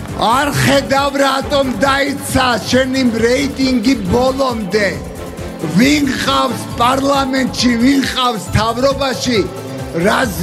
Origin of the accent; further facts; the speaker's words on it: Zugdidi, Samegrelo-Zemo Svaneti, Georgia; მე ვიგრძენი, რომ მე ზუგდიდელი ვარ და მიყვარ ჩემი ზუგდიდი და მე უყვარ ვარ ჩემ ზუგდიდს.